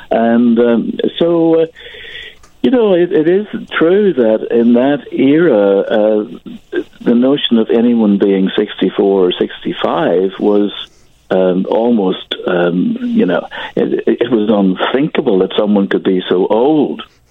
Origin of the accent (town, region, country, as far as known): Northern Ireland, United Kingdom